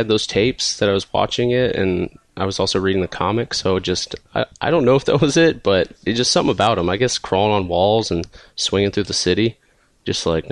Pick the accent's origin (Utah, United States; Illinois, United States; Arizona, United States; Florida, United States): Arizona, United States; Tucson; also born or lived in Okinawa, Japan / Turkey; I grew up in Tucson, Arizona, and then Okinawa, Japan.